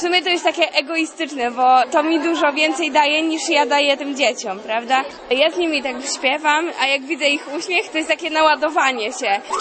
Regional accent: Kartuzy, Pomeranian Voivodeship, Poland; Jestem z Kartus z Pomorza.

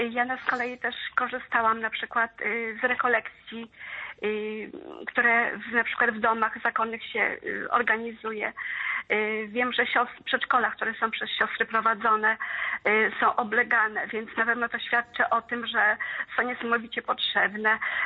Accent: Lublin Voivodeship, Poland; pochodzę tutaj z tych rejonów, co błogosławiony Honorat stąpał, bo wiemy, że w Białej Podlasce, Lubartów, Lublin, więc tutaj te okolice reprezentuję.

